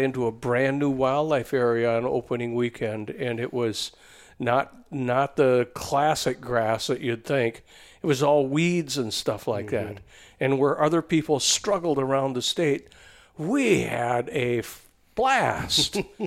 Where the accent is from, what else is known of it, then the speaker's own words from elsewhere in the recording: Sauk Centre, Minnesota, United States; Yeah, well, I grew up in a small town called Sauk Center.